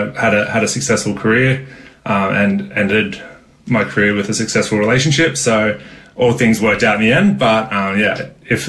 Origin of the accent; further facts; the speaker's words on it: Sydney, New South Wales, Australia; I'm from Sydney, so they built